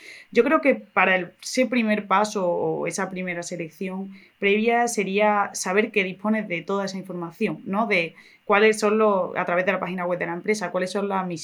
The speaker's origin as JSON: {"language": "Spanish", "country": "Spain", "said": "los únicos que podemos hacer algo por el empleo somos los españoles"}